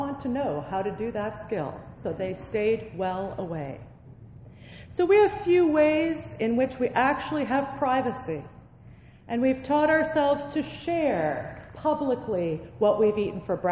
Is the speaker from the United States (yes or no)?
no; Canada; One of my favorite things about being Canadian is that we are able, most of the time, to laugh at ourselves.